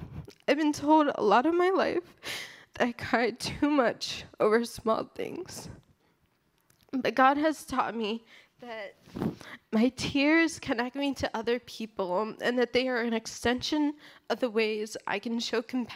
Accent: Chicago, Illinois, United States; I'm not quite a fan of the cold, despite growing up in Chicago.

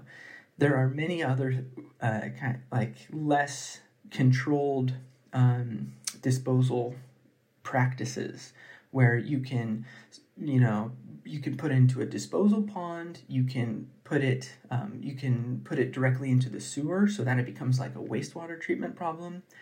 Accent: California, United States; in areas where I grew up in California, in the parts of the Central Valley of California

